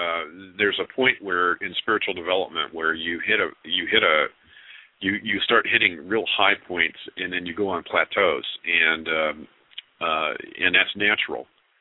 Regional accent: El Paso, Texas, United States; born there; I was born in El Paso, Texas at William F. Beaumont Army General Hospital at Fort Bliss.

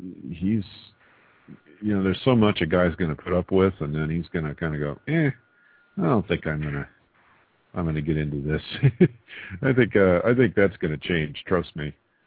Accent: El Paso, Texas, United States; I sound Texan. I'm from El Paso.

